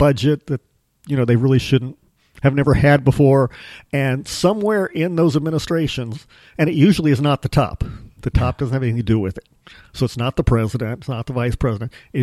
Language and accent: English; Illinois, United States; I grew up in Illinois. I mean, all of Illinois. I grew up in Southern Illinois and went to school in Central Illinois and then worked up in Chicago.